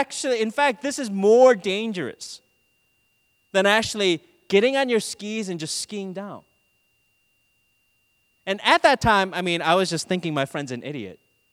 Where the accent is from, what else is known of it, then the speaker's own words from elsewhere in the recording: Minnesota, United States; I remember I grew up in Minnesota, so I learned to ski